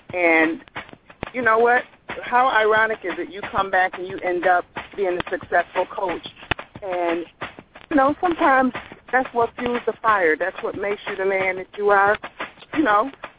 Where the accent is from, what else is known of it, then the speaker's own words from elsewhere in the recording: Mississippi, United States; born there; now in Georgia, United States; I was born in Mississippi and I've lived in Georgia for 20 years.